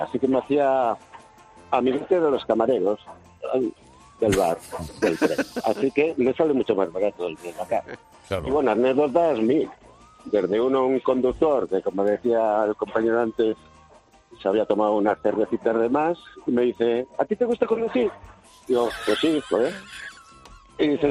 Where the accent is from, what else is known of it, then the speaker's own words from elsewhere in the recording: Cantabria, Spain; ya que me casé con una madrileña y yo soy de Cantabria.